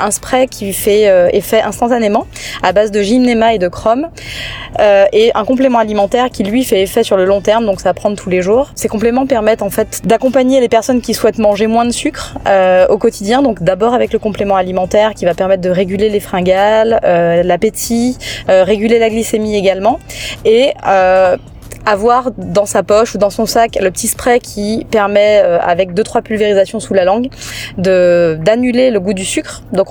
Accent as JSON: {"language": "French", "country": "Guadeloupe", "tie": "born there", "said": "Je suis née en Guadeloupe et j'avais vraiment envie de préserver mon île."}